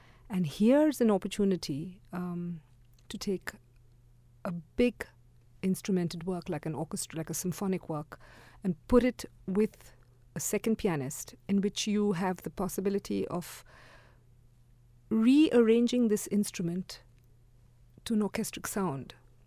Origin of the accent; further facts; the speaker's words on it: India; In fact, for me, being an Indian, especially sympathetic are the poems which he wrote music to of Rabindranath Tagore.